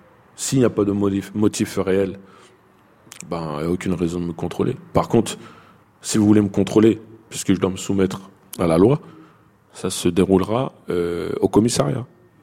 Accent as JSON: {"language": "French", "town": "Fresnes", "region": "Île-de-France", "country": "France", "tie": "born or raised there", "said": "J'ai grandi dans le Val-de-Marne, dans une ville qu'on appelle Fresnes, 26 000 habitants, donc une petite ville. J'ai grandi dans ce quartier populaire qui était considéré comme très chaud à une certaine époque"}